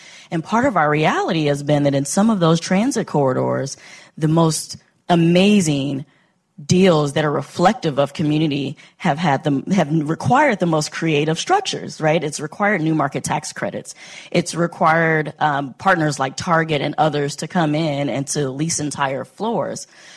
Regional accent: Chicago, Illinois, United States; I'm originally from Chicago.

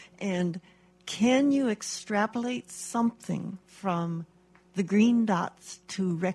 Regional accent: Colorado, United States; I'm from Colorado. I'm visiting in town, but I find this extraordinarily fascinating.

